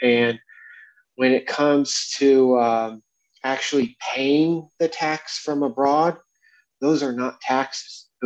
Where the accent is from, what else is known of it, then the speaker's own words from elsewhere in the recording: Ohio, United States; now in Thailand; I am an American living in Thailand. I'm originally from Ohio.